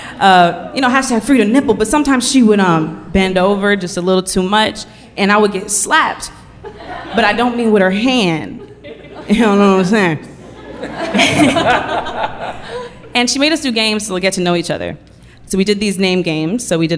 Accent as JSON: {"language": "English", "town": "Oakland", "region": "California", "country": "United States", "said": "I'm from Oakland, and I already know Oakland has a negative connotation behind it."}